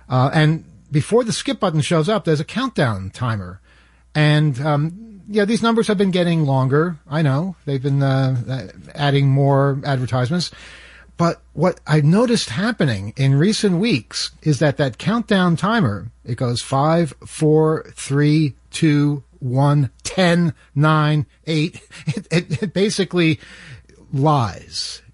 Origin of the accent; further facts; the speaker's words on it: Jamaica, New York, United States; When I was a kid, growing up in Jamaica, the one in Queens, that was the sound that the phone would make when I picked it up.